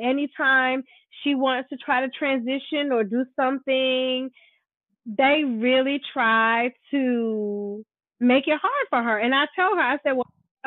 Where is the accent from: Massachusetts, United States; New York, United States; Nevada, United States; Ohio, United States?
New York, United States; New York City; I was raised around Black people, so even though I knew that, you know, Mom was Puerto Rican, and, you know, and that I was mixed, I never really identified, even being in Spanish Harlem